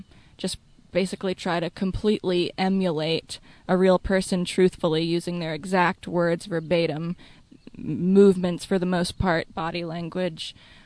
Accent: Charlottesville, Virginia, United States; I grew up here in Charlottesville. My family moved to the area when I was about 3.

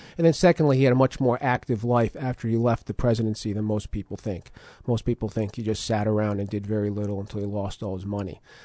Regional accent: South River, New Jersey, United States; I grew up in South River, New Jersey, and that's where I went to high school.

